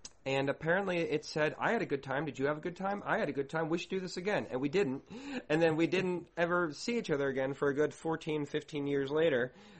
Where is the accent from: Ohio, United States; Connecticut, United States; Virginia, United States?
Virginia, United States; I'm from Virginia, and I was trying to come up with some sort of nod to Virginia